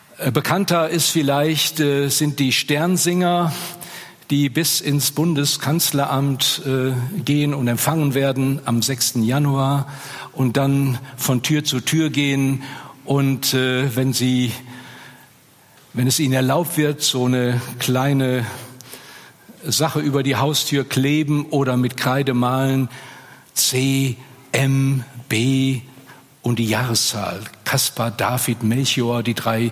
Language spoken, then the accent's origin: German; North Rhine-Westphalia, Germany; Ich komme ja aus Köln, also aus der Nähe von Köln, ist ja unser Vorort.